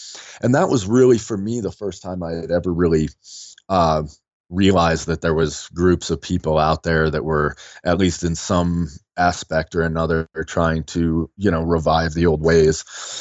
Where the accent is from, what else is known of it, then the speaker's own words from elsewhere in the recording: Wyoming, United States; also born or lived in Virginia / California / Washington, District of Columbia, United States; after kind of bouncing around from growing up in Wyoming and spending some time in California and winding up back out in Virginia, where we were actually born in DC.